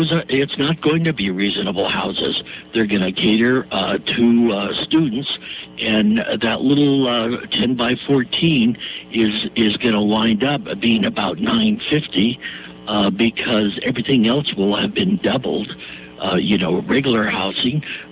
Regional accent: Newport Beach, California, United States; Oh, really? I'm from Newport Beach.

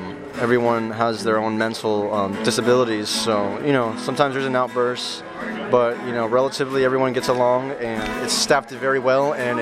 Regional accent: San Jose, California, United States; Well, originally I'm from San Jose, but I went from county to county

